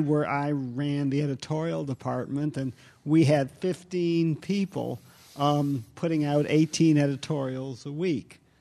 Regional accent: Detroit, Michigan, United States; oh, well, I grew up in Detroit there.

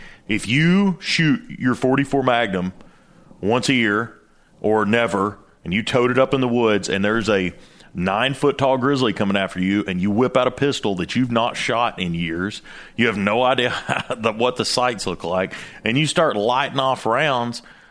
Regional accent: Tennessee, United States; I am the director at Night Vision Precision Tritium. I'm from Tennessee.

